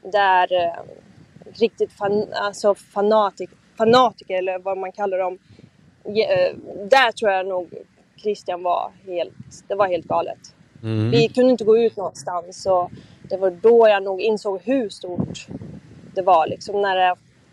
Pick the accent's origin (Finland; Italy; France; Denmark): France; Nej, jag kommer från Frankrike.